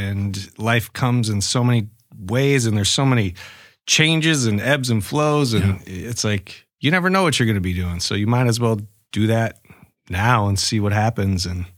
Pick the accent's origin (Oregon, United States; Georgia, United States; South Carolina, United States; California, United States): Oregon, United States; Bend; I am from Oregon. Yeah, from Bend, Oregon.